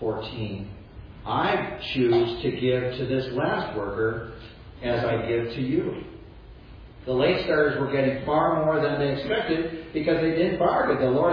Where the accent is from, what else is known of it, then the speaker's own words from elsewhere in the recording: Chicago, Illinois, United States; growing up in Chicago, the Bulls of the 90s pretty much were a dynasty.